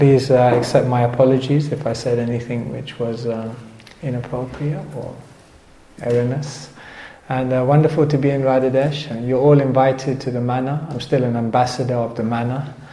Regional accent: London, United Kingdom; accent: London; they kind of heard my accent and realized I was from London.

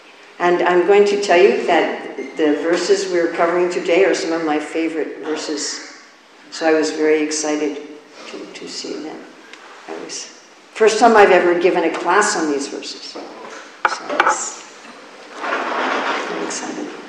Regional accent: New York, United States; As he said, I'm from New York. We speak very fast.

